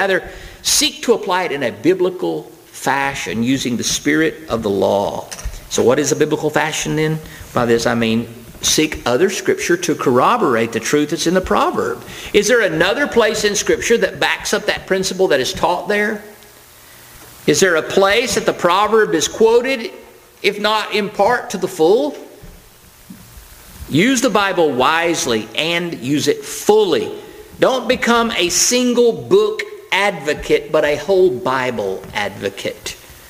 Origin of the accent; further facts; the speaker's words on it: Florence, Alabama, United States; I go, no way, man, I'm from Florence, Alabama.